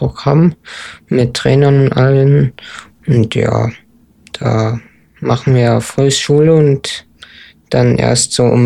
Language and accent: German; Weimar, Thuringia, Germany; Nee, ich komme aus Weimar.